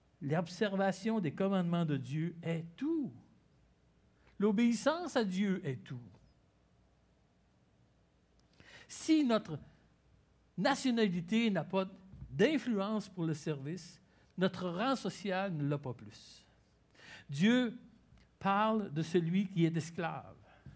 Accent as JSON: {"language": "French", "country": "Canada", "said": "Je suis Canadien, citoyen de cette terre."}